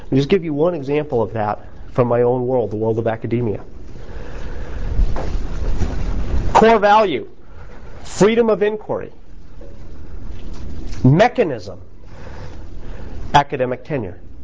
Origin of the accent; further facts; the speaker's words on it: United States; and I'm unabashedly American.